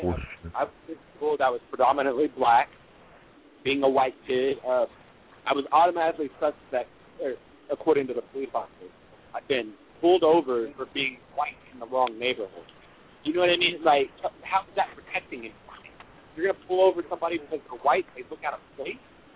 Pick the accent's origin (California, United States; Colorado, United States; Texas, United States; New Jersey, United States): Texas, United States; All right. I'm from Texas. All right. I'm from Texas.